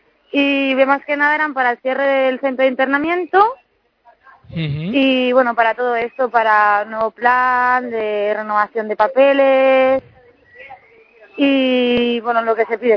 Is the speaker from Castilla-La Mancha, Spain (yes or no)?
no; Barcelona, Catalonia, Spain; de Barcelona.